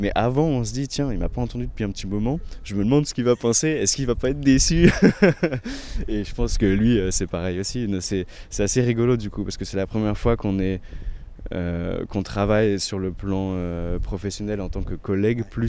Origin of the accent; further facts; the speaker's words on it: France; même si j'ai grandi en France